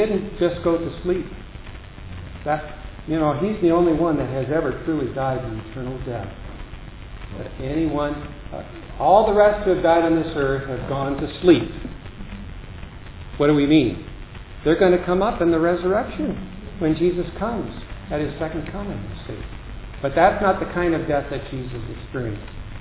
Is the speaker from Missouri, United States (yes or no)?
yes; Missouri, United States; because I'm from Missouri, I can say that, you know